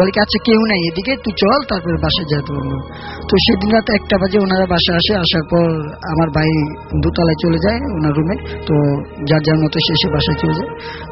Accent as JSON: {"language": "Bangla", "town": "Bhola", "region": "Barisal Division", "country": "Bangladesh", "said": "আমি ভোলা থেকে এসেছি।"}